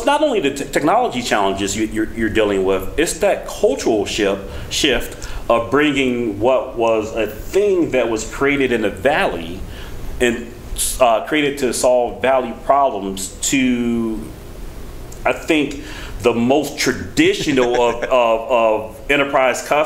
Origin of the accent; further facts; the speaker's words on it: Chicago, Illinois, United States; I'm in 64 degree weather, which is crazy for this time of year for me. I'm from Chicago.